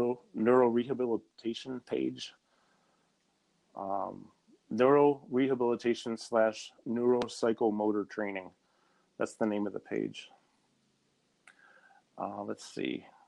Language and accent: English; Syracuse, New York, United States; You were in my hometown like 2 or 3 weeks ago, and I was in San Diego teaching.